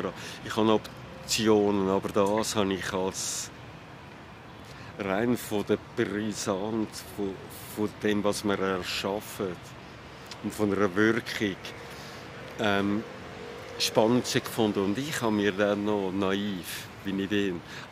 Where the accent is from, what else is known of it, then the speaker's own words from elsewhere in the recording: Switzerland; als Schweizer Außenstehender kann ich so denken